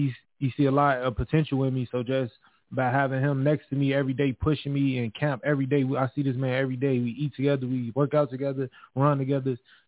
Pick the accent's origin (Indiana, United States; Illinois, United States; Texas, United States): Illinois, United States; Chicago; from Chicago, I'm from Chicago, and I knocked him out like that.